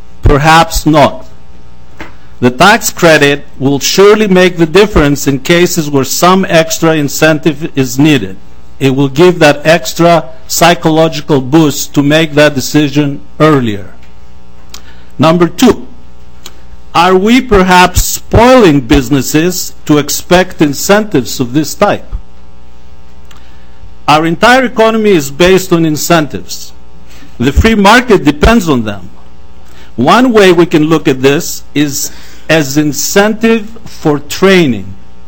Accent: Plymouth, Minnesota, United States; Good afternoon. … I'm from Plymouth.

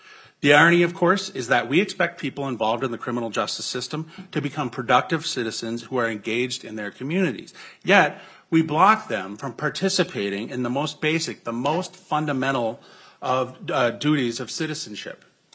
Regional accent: Owatonna, Minnesota, United States; I'm from Owatonna, and in my 20s, I made choices that I'm not proud

